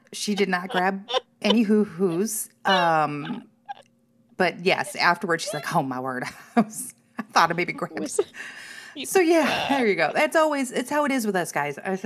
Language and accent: English; Missouri, United States; I'm from Missouri. Like, I'm not used to this kind of human can't breathe heat.